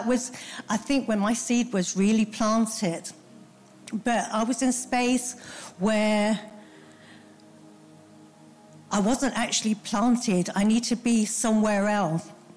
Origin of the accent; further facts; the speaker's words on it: Scotland, United Kingdom; now in South Africa; when I was a little girl in Scotland, as you might notice, I haven't got a South African accent. I was born in Scotland